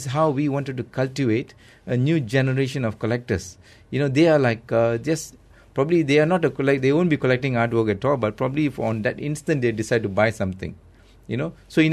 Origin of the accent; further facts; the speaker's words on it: Malaysia; So I'm more a Malaysian.